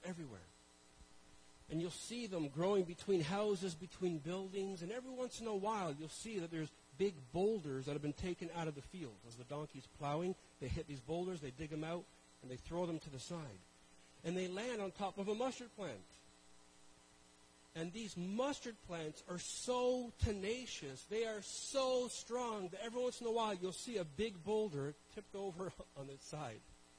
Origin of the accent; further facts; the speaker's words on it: Toronto, Ontario, Canada; And I grew up in Toronto, not a lot of farms, not a lot of, ability to plant.